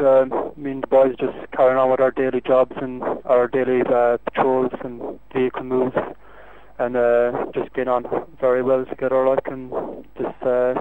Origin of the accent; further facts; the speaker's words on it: Munster, Ireland; Yeah, I'm from Southern Ireland, a place called Tamare in County Kerry. It's just a small town, like in the population of 2,000 people, possibly.